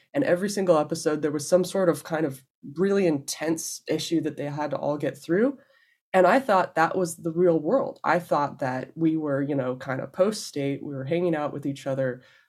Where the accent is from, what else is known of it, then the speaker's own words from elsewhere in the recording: Denver, Colorado, United States; So my story is that I grew up in Denver, Colorado.